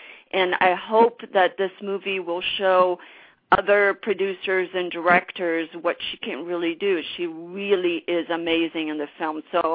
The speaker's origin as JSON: {"language": "English", "country": "Brazil", "second_language": "English", "moved": "yes", "lives_now": "United States", "said": "I'm originally from Brazil, so and I live in the United States now."}